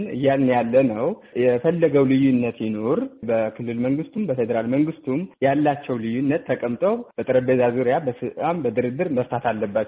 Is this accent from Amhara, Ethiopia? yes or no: no; Tigray, Ethiopia; now in Germany; እኛም እንደ ትግራይ ተወላጅ ኮሚኒቲ አባላት ይሄ የሚደረገው ጦርነት ያሳስበናል፣ እንደ ኢትዮጵያውያንም እንደ ትግራይ።